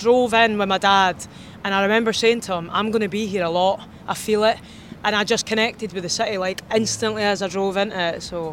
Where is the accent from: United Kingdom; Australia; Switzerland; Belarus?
United Kingdom; Edinburgh, Scotland; I'm from Edinburgh, right? And it's like, obviously, it's a gorgeous city.